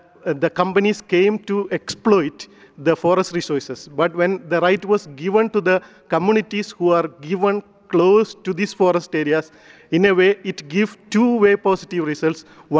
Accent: Odisha, India; I'm from India, in the state of Orissa, in the Mayurbhanj district

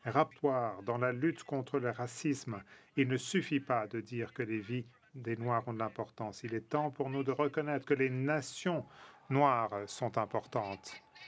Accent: Haiti; now in Canada; nombreuses personnes dans mon pays d'adoption, le Canada, me posent depuis des années. C'est mon pays d'origine, Haïti.

